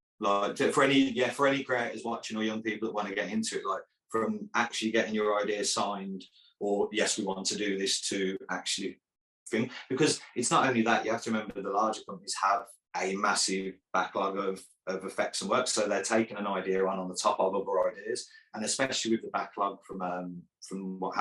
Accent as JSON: {"language": "English", "country": "United Kingdom", "said": "I mean, we're British, so you know what people are like with sleeves in the UK."}